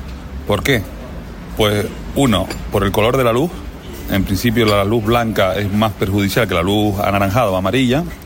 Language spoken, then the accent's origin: Spanish; Buenavista del Norte, Canary Islands, Spain; Sí, yo soy de la isla de Tenerife, soy de Buenavista del Norte, un pueblo muy bonito. Y allí crecí